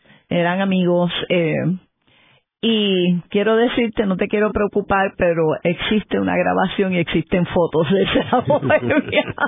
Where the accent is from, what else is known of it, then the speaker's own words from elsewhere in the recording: New York, United States; el apartamento donde nosotros nos criamos en Manhattan